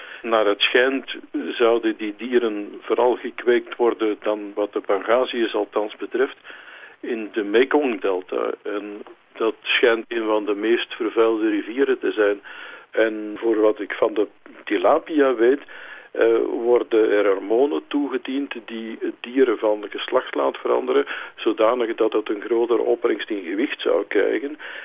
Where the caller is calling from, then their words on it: Lint, Antwerp, Belgium; uit Lint en ik maak me de laatste tijd een beetje ongerust